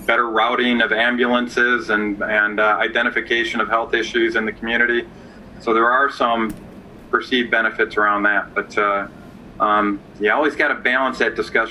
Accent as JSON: {"language": "English", "region": "Michigan", "country": "United States", "said": "I come from Michigan, and I'm about 30 minutes outside of the Motor City, Detroit."}